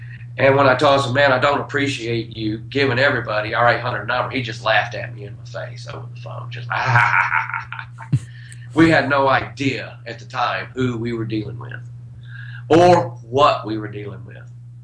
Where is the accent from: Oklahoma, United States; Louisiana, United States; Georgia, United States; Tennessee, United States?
Georgia, United States; Armuchee; I grew up in Armurchie, Georgia.